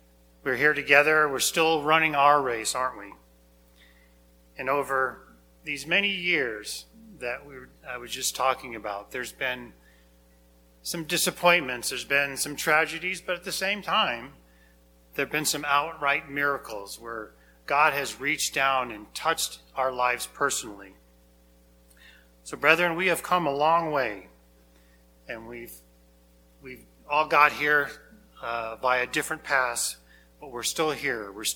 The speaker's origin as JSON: {"language": "English", "region": "New Hampshire", "country": "United States", "tie": "born or raised there", "said": "I grew up in New Hampshire years and years ago. My parents, because of the old DNR rule, were forced to divorce. My mom took us kids to New Hampshire, where we spent our years growing up there."}